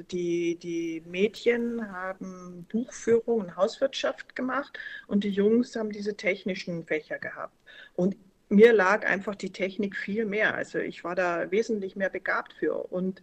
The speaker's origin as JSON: {"language": "German", "town": "Berchtesgaden", "region": "Bavaria", "country": "Germany", "tie": "born or raised there", "said": "dann sind wir vier Kinder mit meiner Mutter zurück in ihre Heimat und so kam das. Und dann ab meinem sechsten Lebensjahr war ich dann in Berchtesgaden und deswegen fühle ich mich eigentlich auch Berchtesgaden als mein Heimatort zugehörig."}